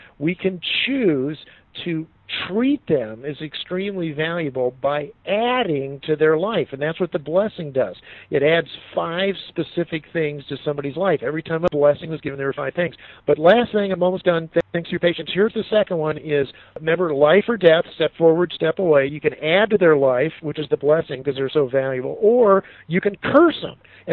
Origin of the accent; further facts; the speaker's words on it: Arizona, United States; And I'm from Arizona, so we get this, you know, heat of the day deal